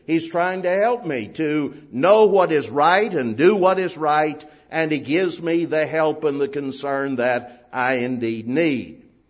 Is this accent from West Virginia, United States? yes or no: yes; New Martinsville, West Virginia, United States; Many years ago, when I was a kid growing up in New Martinsville